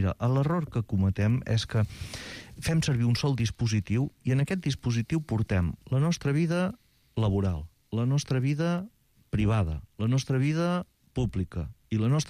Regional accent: Catalonia, Spain; jo que sóc de l'Empordà

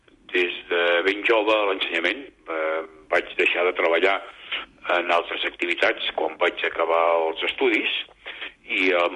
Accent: Cornellà de Llobregat, Catalonia, Spain; vaig començar a treballar als 14 anys, tal com feia tota la joventut del meu barri, fills de treballadors, i vaig compaginar estudis secundaris amb la feina

